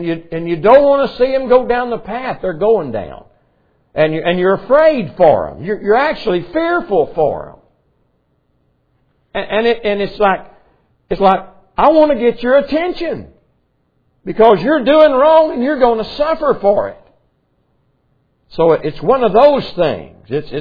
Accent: Arkansas, United States; when I grew up down in Arkansas, church discipline was kick them out.

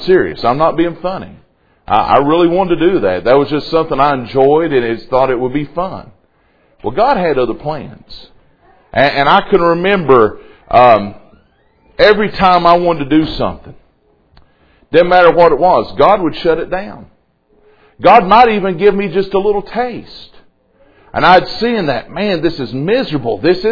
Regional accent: Somerset, Kentucky, United States; I can remember growing up in Somerset, Kentucky.

